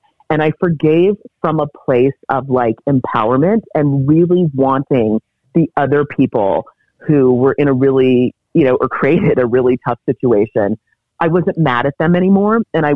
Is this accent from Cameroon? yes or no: yes; Cameroon; now in United States; I'm an immigrant from Cameroon.